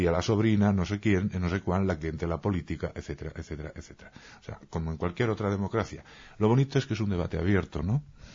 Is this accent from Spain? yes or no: yes; Spain; Vuelvo a repetir que hablo desde como español, que además soy hoy.